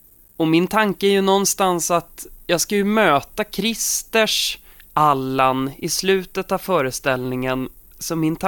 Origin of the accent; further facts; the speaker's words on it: Södertälje, Stockholm County, Sweden; Jag är född och uppvuxen i Södertälje.